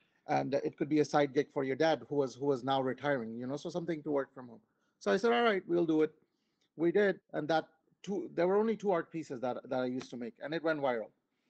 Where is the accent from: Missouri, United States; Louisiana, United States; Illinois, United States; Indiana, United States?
Illinois, United States; Chicago; I am from Chicago, Illinois, and I'm 36 years old